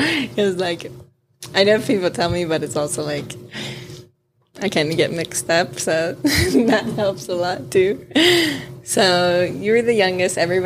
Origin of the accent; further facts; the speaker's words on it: Nebraska, United States; For those of you who don't know, I am actually from Nebraska. I am Hispanic.